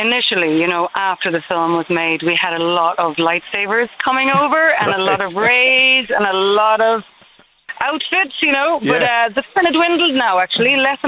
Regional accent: Ireland; now in Dingle, Ireland; So I was away from Ireland for years and came back and ended up, long story, living in Dingle.

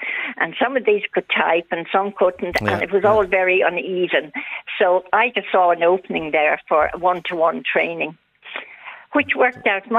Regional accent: Dublin, Leinster, Ireland; now in Celbridge, Ireland; I'm from Clonskee South County, Dublin. I lived there with my parents for a long time. And in 1981, I bought a house in Selbridge

